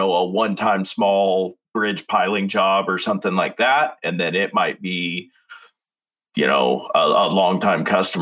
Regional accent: Oregon, United States; And then I was like, you know, I'm from Eastern Oregon. You know, this isn't really my scene.

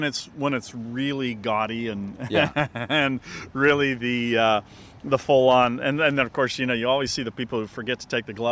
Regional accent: California, United States; Well, believe it or not, here in Southern California.

